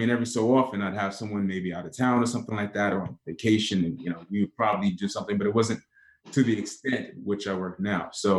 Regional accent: Brooklyn, New York, United States; I grew up in Brooklyn, New York, first generation Caribbean, Afro-Caribbean family, came from, you know, my family is Trinidadian and St. Lucian.

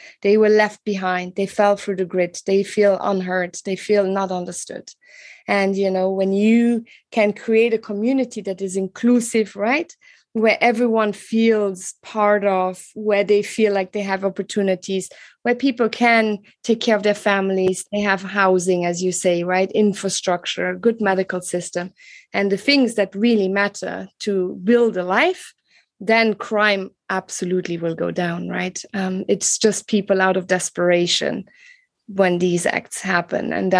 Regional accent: Luxembourg; English is a second language; Growing up in Luxembourg, it's quite safe

